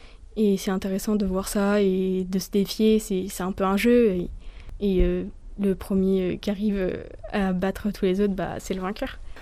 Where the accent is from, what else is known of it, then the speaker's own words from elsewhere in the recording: Chalon-sur-Saône, Bourgogne-Franche-Comté, France; Je suis originaire de Chalon, donc je me balade des fois.